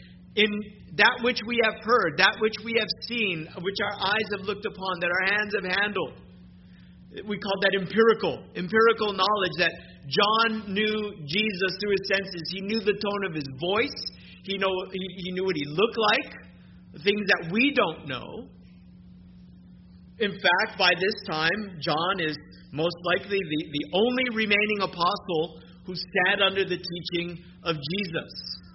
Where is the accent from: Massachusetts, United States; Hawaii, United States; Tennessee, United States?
Hawaii, United States; because I was from Hawaii